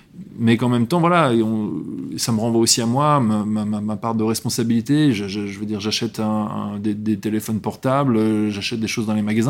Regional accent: Geneva, Switzerland; Moi, je viens de Genève.

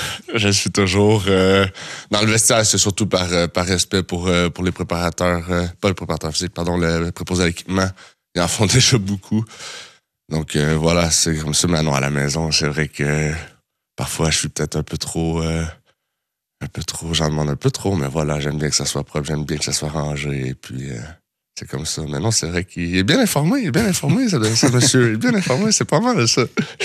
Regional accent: Switzerland; Je vais devoir le refaire l'année prochaine aussi en tant que Suisse.

